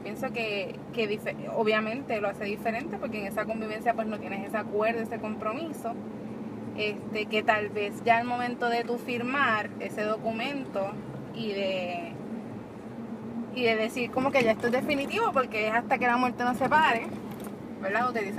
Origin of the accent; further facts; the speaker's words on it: Puerto Rico; aunque a lo mejor somos del mismo país, los dos somos puertorriqueños